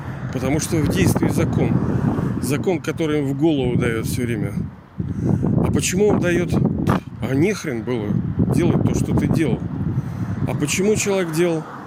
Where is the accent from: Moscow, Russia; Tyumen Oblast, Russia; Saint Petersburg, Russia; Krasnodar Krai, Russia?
Saint Petersburg, Russia; born there; хотя я сам родился, живу в Ленинграде